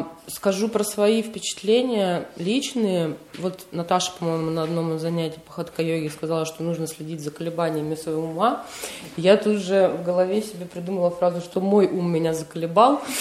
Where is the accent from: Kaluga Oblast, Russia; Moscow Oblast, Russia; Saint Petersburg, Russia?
Saint Petersburg, Russia; я из Санкт-Петербурга.